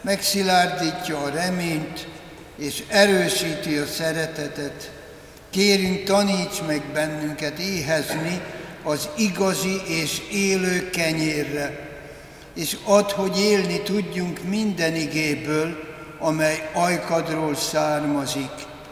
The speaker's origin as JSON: {"language": "Hungarian", "town": "Siménfalva", "region": "Harghita", "country": "Romania", "tie": "born or raised there", "said": "szülőfalum, a nyikómenti Simén falva, földrajzi beosztása pont olyan, mint New Yorké"}